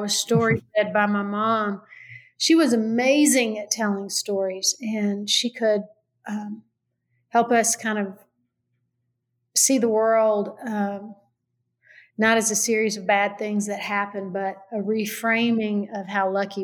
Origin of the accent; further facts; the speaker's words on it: the South, United States; when I grew up in the South, I love story like, you know, it's how I kind of come to understanding.